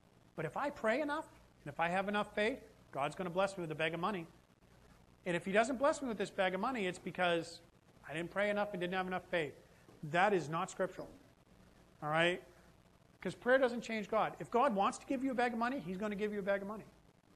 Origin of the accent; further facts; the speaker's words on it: Boston, Massachusetts, United States; I'm from Boston. I'm saying this, and Boston's known as bad drivers, but I got down here and I was scared.